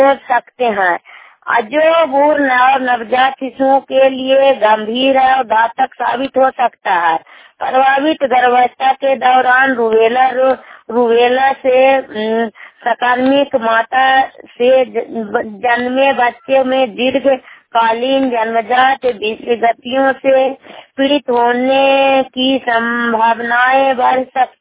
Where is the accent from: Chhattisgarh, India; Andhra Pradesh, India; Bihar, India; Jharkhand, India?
Bihar, India; Harnaut; मैं सेतु गांव की रहने वाली हूँ, सीएमसी काम करती हूँ, हरनौत नालंदा जिला को रहने वाली हूँ।